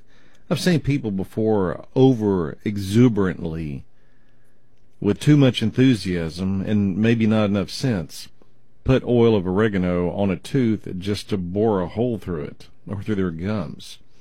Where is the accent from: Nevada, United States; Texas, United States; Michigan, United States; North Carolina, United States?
Texas, United States; Mesquite; But I was raised in Mesquite, or part of my childhood was, not all of it, but part of it.